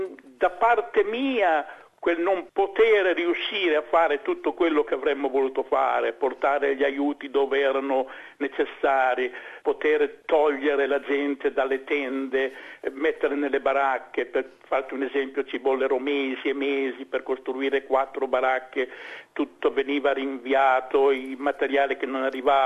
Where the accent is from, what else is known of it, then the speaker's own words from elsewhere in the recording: Imola, Emilia-Romagna, Italy; born there; andai in Italia, a Imola, la mia città natale